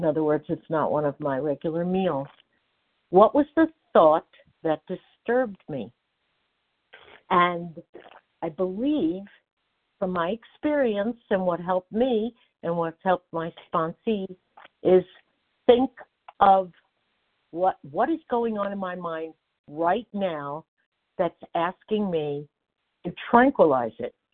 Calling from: Nevada, United States

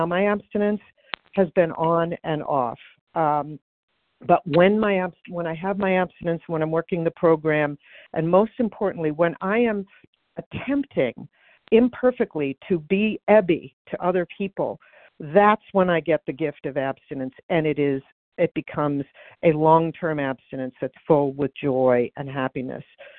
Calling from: New York City, New York, United States; I'm calling from New York City, but I live in the Boston area.

